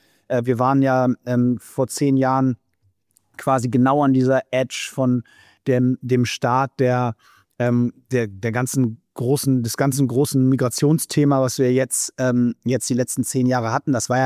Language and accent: German; Hamburg, Germany; natürlich brenne ich für Hamburg als Hamburger, ist ja völlig klar.